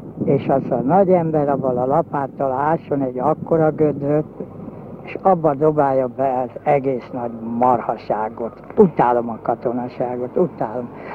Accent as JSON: {"language": "Hungarian", "country": "Hungary", "tie": "born there", "said": "én itt születtem Magyarországon, ez nekem szülőföldem"}